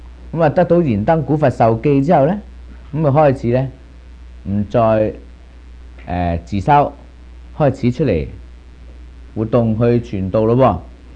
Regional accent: China; 咁我哋中国人咧称十二月咧叫立月

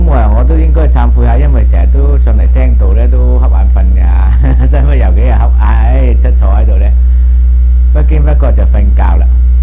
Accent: China; 我們中國人計一年舊歷年的開始呢，以氣節計的

